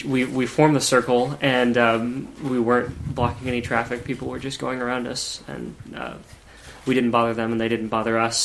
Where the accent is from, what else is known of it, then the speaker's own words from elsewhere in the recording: Fayetteville, Arkansas, United States; Arkansas. Fayetteville, Arkansas.